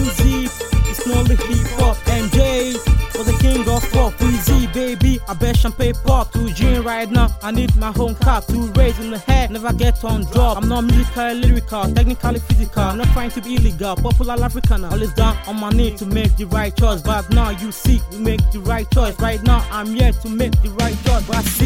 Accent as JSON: {"language": "English", "country": "Nigeria", "said": "Yo, I'm from Nigeria."}